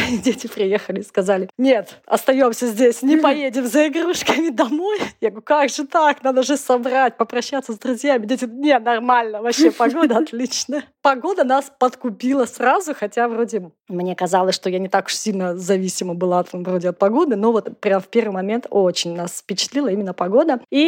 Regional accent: Vladivostok, Primorsky Krai, Russia; moved away as an adult; also born or lived in Sakhalin; я родилась на Дальнем Востоке, я жила в Владивостоке, потом мы переехали по работе тоже на Сахалин, жила на Сахалине.

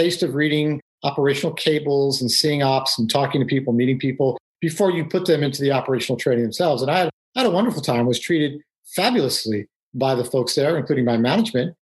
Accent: New York City, New York, United States; So I grew up in New York City, and I'm Jewish, but, you know, rather secular

